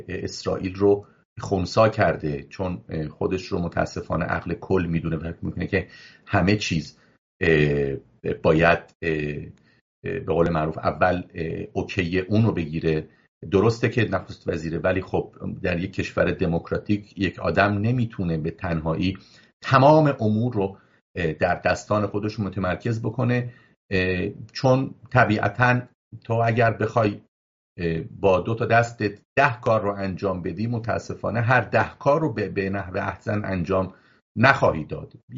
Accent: Iran; now in Israel; من این رو به عنوان یک ایرانی اسرائیلی که هم ایران برام عزیزه و هم اسرائیل برام عزیز هست، اینو میگم.

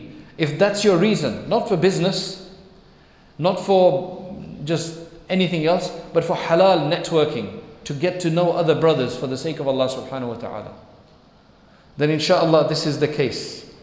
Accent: United Kingdom; so we are British of Indian heritage

